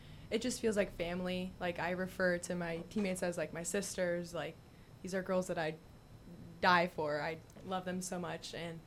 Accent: Palmdale, California, United States; Yeah, I'm from Palmdale.

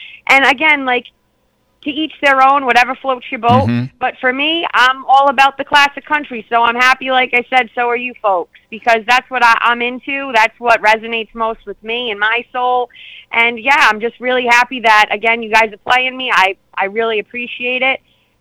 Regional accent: Rhode Island, United States; So I grew up in Rhode Island, which, again, most people don't think of country music when they think of Rhode Island.

